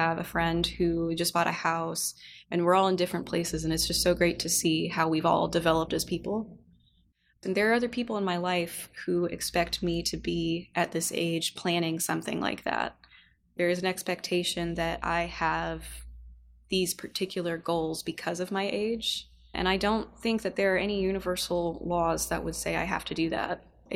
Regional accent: Indiana, United States; also born or lived in Monterey, California; Well, I was born in Monterey, California, in 1995. I'm a youngin'. I moved to Indiana when I was about 8 or so, and I'm here now. It was a bit of a culture shock.

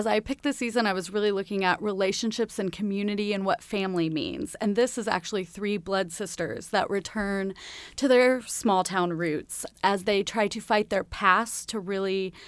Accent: Indiana, United States; I did. I was raised in Sweet City, Indiana. Shawnee was my first stage when I was 10 years old.

